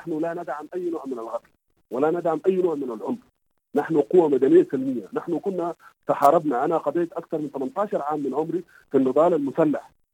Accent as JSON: {"language": "Arabic", "country": "Sudan", "said": "نحن كسودانيين نحن نريد حوار سوداني سوداني بقيادة سودانية بتسهيل من الخارج"}